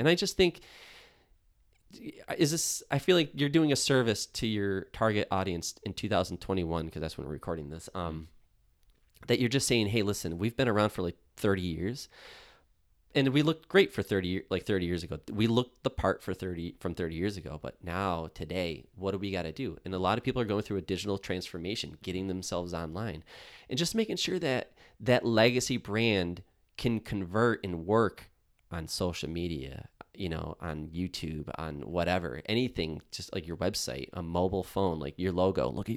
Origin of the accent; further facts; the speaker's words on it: Buffalo, New York, United States; I'm from Buffalo. I live in Buffalo. I've worked with Buffalo brands.